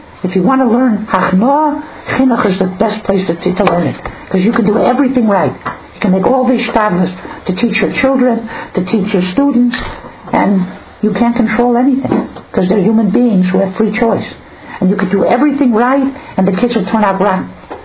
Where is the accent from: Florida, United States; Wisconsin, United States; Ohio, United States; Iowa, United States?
Florida, United States; Miami; I'm not even from here. I'm from Miami. I just got off a plane.